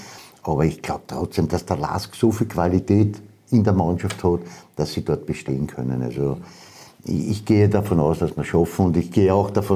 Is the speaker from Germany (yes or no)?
no; Austria; Da bin ich Österreicher